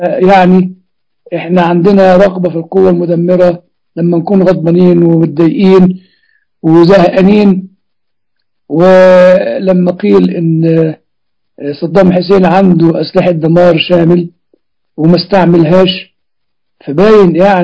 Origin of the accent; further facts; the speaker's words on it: Egypt; also born or lived in Cambridge, United Kingdom; أنا مصري درست ابتدائي وثانوي ودخلت كلية الحقوق سنة، وبعد كده جت البعثة لجامعة كامبريدج ففضلت السفر